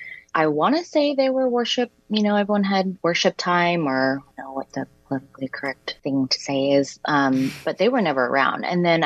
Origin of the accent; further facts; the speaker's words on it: Waco, Texas, United States; also born or lived in Hawaii; I was born in Hawaii. And then when my mom decided to move us to Texas, I don't think I was more than two.